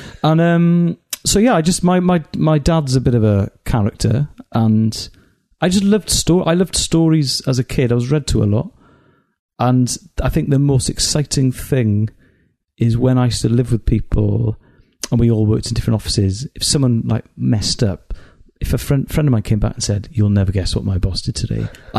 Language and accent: English; Wales, United Kingdom; when I was growing up in Wales, it was very important not to be seen to be a show-off